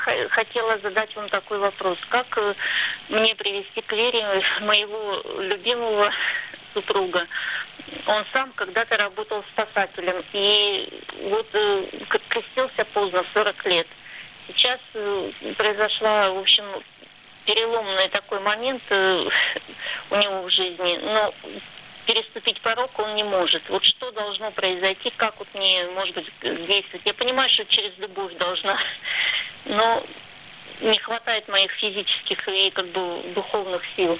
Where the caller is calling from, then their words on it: Saint Petersburg, Russia; Добрый вечер, я звоню из Санкт-Петербурга